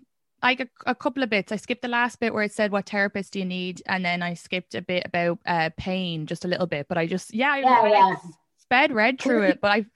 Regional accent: Ireland; now in Astoria, United States; I'm from Ireland originally.

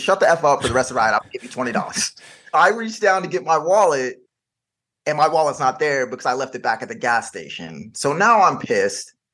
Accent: Los Gatos, California, United States; I grew up in the Bay Area. My parents moved me out of the hood. They moved me to this small little town called Los Gatos.

